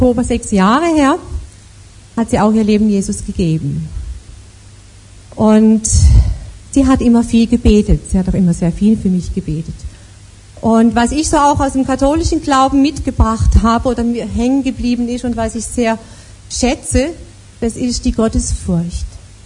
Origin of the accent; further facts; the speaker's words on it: Todtnau, Baden-Württemberg, Germany; Ich bin ein richtiges Schwarzwaldmädchen, ich bin im tiefsten Schwarzwald aufgewachsen in Todtnau, das ist am Fuße des Feldbergs, kennen vielleicht einige vom Skifahren her, der höchste Berg im Schwarzwald, in einer katholischen Familie mit zwei älteren Brüdern